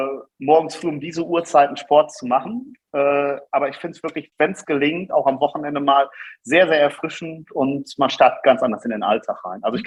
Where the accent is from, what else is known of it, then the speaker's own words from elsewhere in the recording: North Rhine-Westphalia, Germany; in meiner Heimat im Sauerland